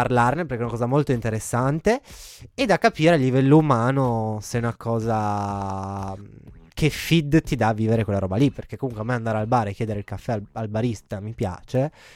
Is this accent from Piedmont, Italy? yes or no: yes; Turin, Piedmont, Italy; perché io da buon torinese il caffè lo piglio tutte le ore